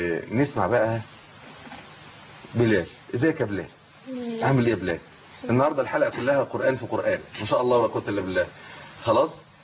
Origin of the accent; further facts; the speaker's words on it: Egypt; عندنا في مصر